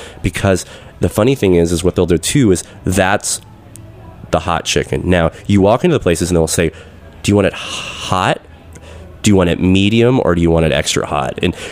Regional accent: Texas, United States; now in Nashville, United States; being a new person in Nashville, and I grew up drinking tea in Texas, it's like dessert tea.

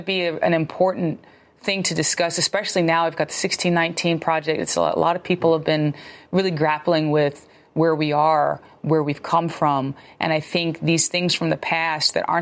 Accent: North Carolina, United States; I mean, I'm from North Carolina, and we did not learn this in school.

